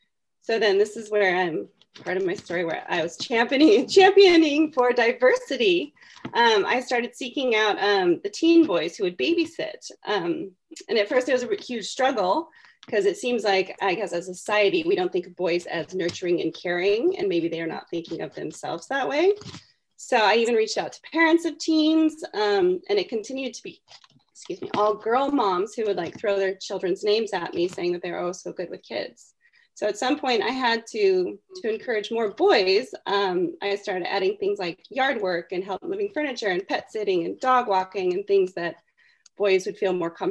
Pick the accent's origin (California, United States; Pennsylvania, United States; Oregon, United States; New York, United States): Oregon, United States; He was a head acquisitions librarian at the University of Oregon, I'm from Oregon.